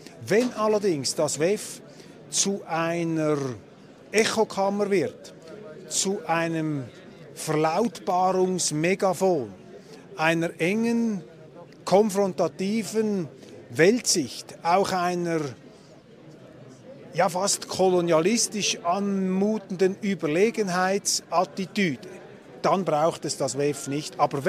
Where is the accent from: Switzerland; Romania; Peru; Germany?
Switzerland; Aber als Schweizer haben wir hier ja auch den kritisch geschärften Blick.